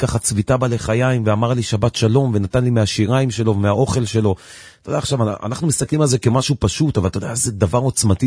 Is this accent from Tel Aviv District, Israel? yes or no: yes; Bnei Brak, Tel Aviv District, Israel; אז אני, בגלל שגדלתי בבני ברק, אז הייתי בבני ברק.